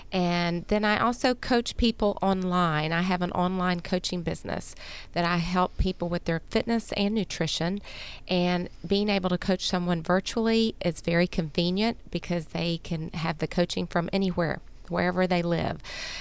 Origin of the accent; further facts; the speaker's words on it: Shreveport, Louisiana, United States; I'm from Shreveport, Louisiana, and I'm a personal trainer, group exercise specialist, and health coach.